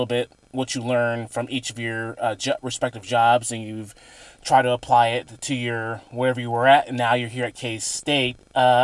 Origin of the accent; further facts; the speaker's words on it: Georgia, United States; So I'm originally from Georgia, right?